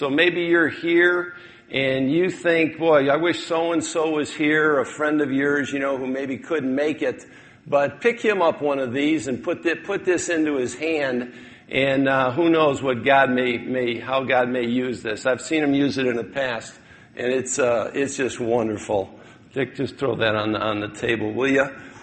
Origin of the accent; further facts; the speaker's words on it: Detroit, Michigan, United States; I grew up in Detroit, signed with the California Angels.